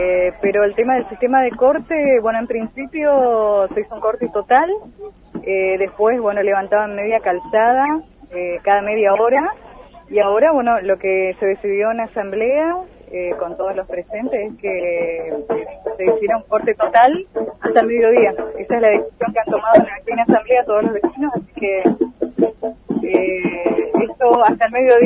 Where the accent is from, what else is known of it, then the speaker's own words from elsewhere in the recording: Puerto Libertad, Misiones, Argentina; estoy acá en realidad soy de Libertad